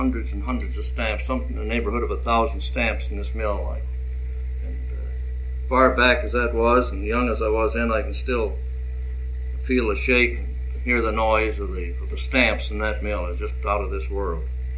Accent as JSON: {"language": "English", "town": "South Bend", "region": "Washington", "country": "United States", "tie": "born there", "also_born_or_lived": "Maine / Massachusetts", "said": "I was born down in South Bend, Washington. And those of you that are interested in such things as figures, it was January 1, 1893. We went east from there, and was in the state of Maine and Massachusetts up until May of 1902."}